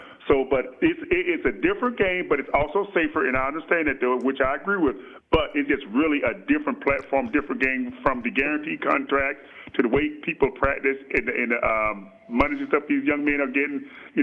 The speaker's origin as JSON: {"language": "English", "town": "Phoenix Springs", "region": "Florida", "country": "United States", "tie": "born or raised there", "said": "Galen Hall was the one who recruited me out of my hometown, the Phoenix Springs, Florida, Walton High School."}